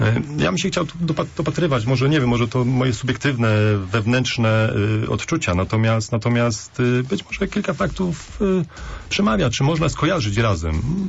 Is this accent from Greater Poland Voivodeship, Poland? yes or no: yes; Poznań, Greater Poland Voivodeship, Poland; czy ja zdaję sobie sprawę jako poznaniak, czy uczestniczący w sporcie poznańskim od lat pewnie 30